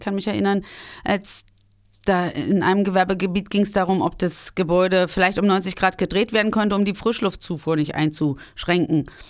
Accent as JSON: {"language": "German", "region": "Brandenburg", "country": "Germany", "lives_now": "Erfurt, Germany", "said": "Ich komme aus Brandenburg."}